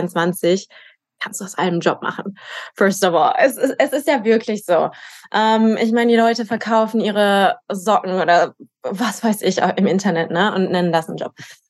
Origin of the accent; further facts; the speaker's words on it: Ulm, Baden-Württemberg, Germany; ich bin in Ulm. Ulm ist meine Heimatstadt, ich bin dort groß geworden.